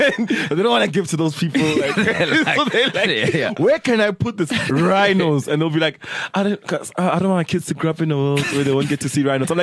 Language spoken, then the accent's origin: English; Mbombela, Mpumalanga, South Africa; I went to school Pendleton College in Nelspruit.